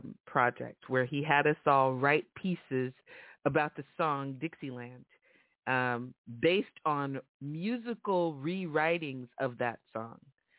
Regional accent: San Francisco, California, United States; And we continue to appreciate the work that he's doing in my hometown of San Francisco

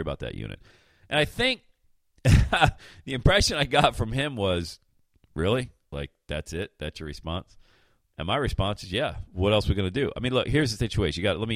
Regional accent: Pennsylvania, United States; now in Ohio, United States; I own rental properties 500 miles away in Pennsylvania, my hometown.

